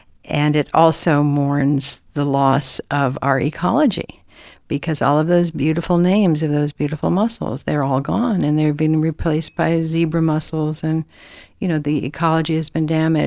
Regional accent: Georgia, United States; also born or lived in Massachusetts; I was a transplant as a child. We moved from Massachusetts to Georgia. So I grew up largely in the Jim Crow South, and we were in the South, as I like to say, but not of it.

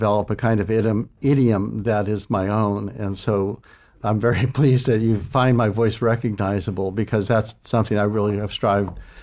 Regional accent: Youngstown, Ohio, United States; growing up just outside Youngstown. I was born in Youngstown, and at that time, Youngstown was a thriving steel town.

